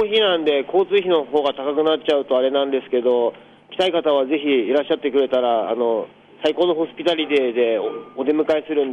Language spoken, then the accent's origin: Japanese; Sengawa, Tokyo, Japan; あのこの仙川出身ということで、まあ、いつか仙川でお店をやりたいなと思っていて、まあ、こんな早く帰ってくる予定ではなかったんですけど、一応まあ帰らせてもらって